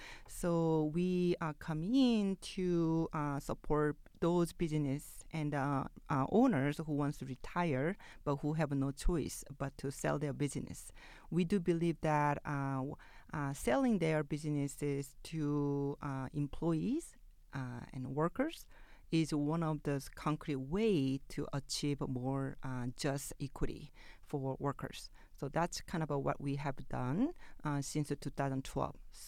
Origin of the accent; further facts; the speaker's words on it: South Korea; English is a second language; moved away as an adult; now in United States; I'm from South Korea, so I work with very low-wage workers in South Korea before coming to the United States.